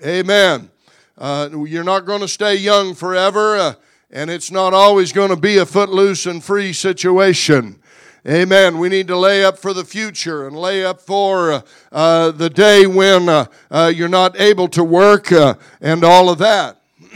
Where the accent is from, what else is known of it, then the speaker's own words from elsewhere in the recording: United States; born there; I thank God that I was born in America.